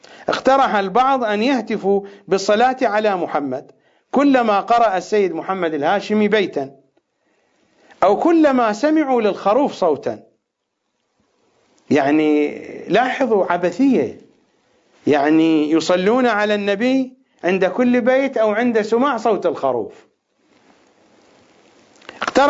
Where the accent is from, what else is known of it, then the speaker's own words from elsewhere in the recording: Iraq; accent: Iraqi; في اللهجة العراقية الخشم يعني الأنف